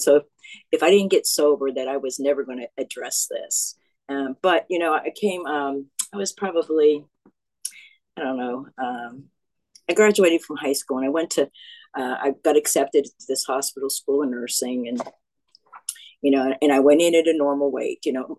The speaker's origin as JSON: {"language": "English", "region": "Pennsylvania", "country": "United States", "tie": "born there", "said": "I was born in Pennsylvania. I'm the second of four kids."}